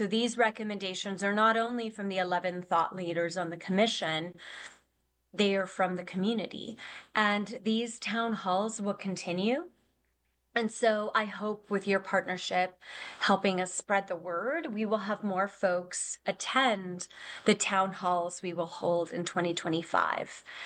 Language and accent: English; Texas, United States; I'm a proud native Texan. I grew up in South Texas on the border.